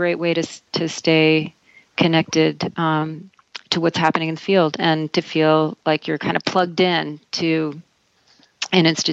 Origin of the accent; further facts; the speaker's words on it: Baltimore, Maryland, United States; I am from Baltimore.